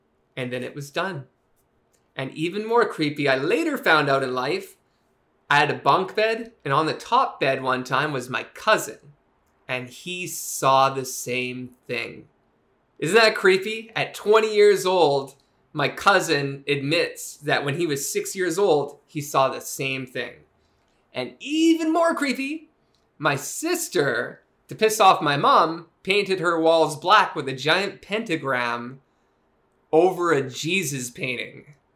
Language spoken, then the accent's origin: English; Japan; being a white boy born and raised in Japan